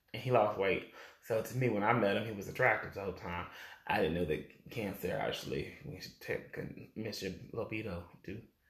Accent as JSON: {"language": "English", "region": "the South", "country": "United States", "said": "So, what I'm saying is, as a Southerner, we're taught different."}